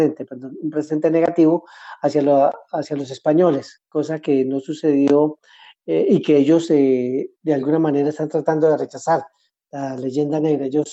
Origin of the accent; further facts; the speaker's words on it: Colombia; Yo pues soy colombiano, mi abuelo es de origen español